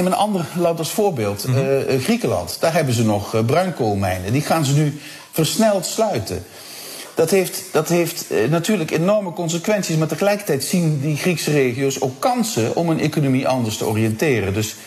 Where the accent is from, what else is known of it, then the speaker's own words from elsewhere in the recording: Heerlen, Limburg, Netherlands; Als ik aan mijn eigen regio denk. Heerlen, Kerkrade, Brunsum, al die.